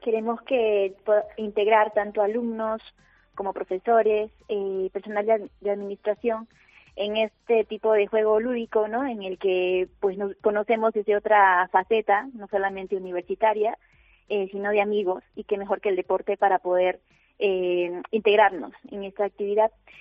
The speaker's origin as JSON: {"language": "Spanish", "country": "Peru", "moved": "as an adult", "lives_now": "Spain", "said": "yo soy de Perú también, y he trabajado muchos años haciendo actividades de labor social allá en mi país"}